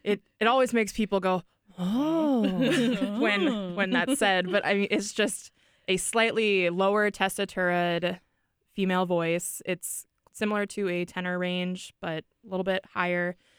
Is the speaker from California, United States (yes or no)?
no; Solon, Iowa, United States; I am from Solon, Iowa, which is near Mount Vernon and Cedar Rapids and Iowa City.